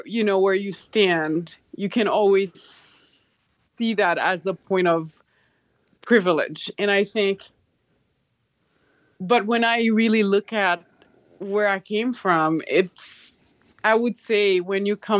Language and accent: English; Haiti; You know, growing up in Haiti, the poverty that I saw around me